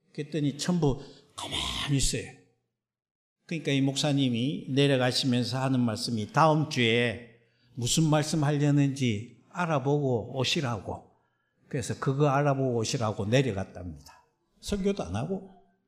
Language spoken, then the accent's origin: Korean; Busan, South Korea; also born or lived in Seoul; 그래서 서울에서 태어나서 부산으로 아버님이 임직을 옮기게 되었습니다.